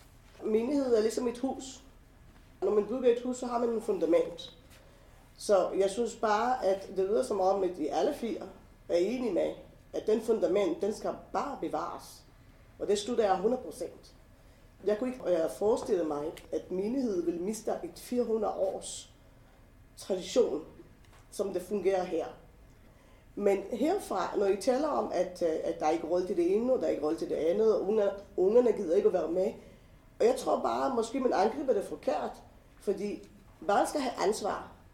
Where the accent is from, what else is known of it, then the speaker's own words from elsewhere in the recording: Israel; Danish is a second language; now in Denmark; som for mig, som er født og opvokset i Israel